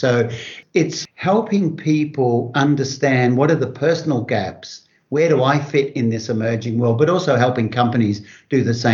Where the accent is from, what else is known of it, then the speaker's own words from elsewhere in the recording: Kalgoorlie, Western Australia, Australia; I grew up in Kalgoorlie. And so I grew up during one of them, sort of the major mining booms, you know, with nickel and gold being discovered around Kalgoorlie.